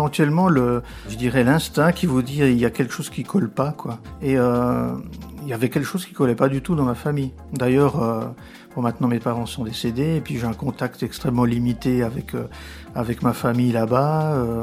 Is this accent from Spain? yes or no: yes; Barcelona, Catalonia, Spain; born there; French is a second language; je suis espagnol, n'est-ce pas ? Je suis né à Barcelone en 1963, à l'hôpital Generalissimo Franco